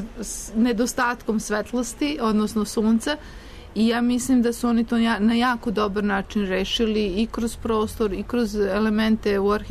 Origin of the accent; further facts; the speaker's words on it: Belgrade, Serbia; Ja sam Beograđanin.